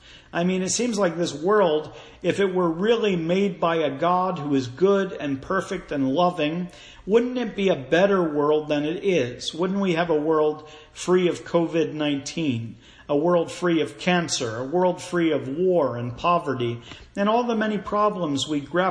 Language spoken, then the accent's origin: English; Pennsylvania, United States; I grew up in Pennsylvania, where I still live, and my wife, Naomi, hails from Iowa originally.